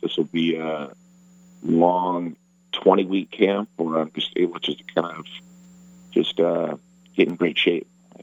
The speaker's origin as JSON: {"language": "English", "country": "United States", "said": "You know, I'm an American who's a hardworking man"}